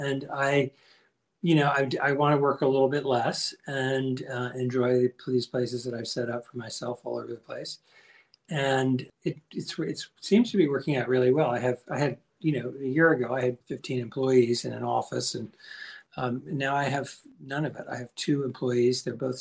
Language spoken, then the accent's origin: English; New York, United States; I'm a New Yorker. I've lived in New York for 68 years